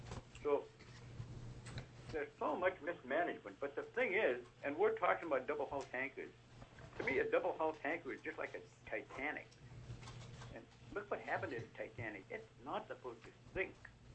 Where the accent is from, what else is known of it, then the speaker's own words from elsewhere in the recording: Kodiak, Alaska, United States; And I was born and raised in Kodiak 77 years ago.